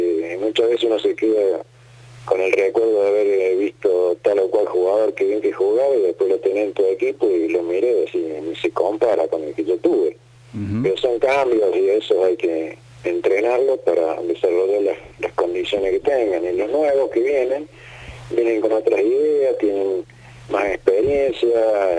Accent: Córdoba, Argentina; porque soy cordobés

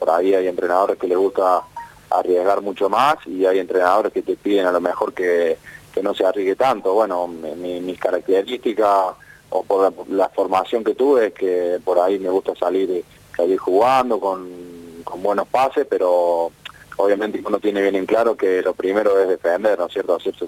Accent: Córdoba, Argentina; porque como decís, soy de Córdoba

